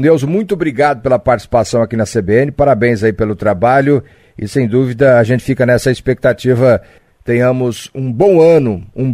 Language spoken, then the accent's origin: Portuguese; Paraná, Brazil; nos orgulha como paranaense, nos orgulha como oestinos, afinal de contas, está aqui no oeste do Paraná